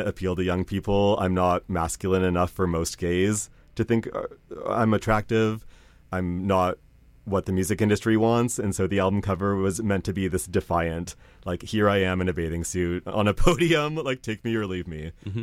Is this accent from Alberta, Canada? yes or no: no; Nanaimo, British Columbia, Canada; moved away as an adult; now in Montreal, Canada; I grew up in Nanaimo on Vancouver Island, spent my first 22 years of life on an island where there wasn't a ton of like arts and culture.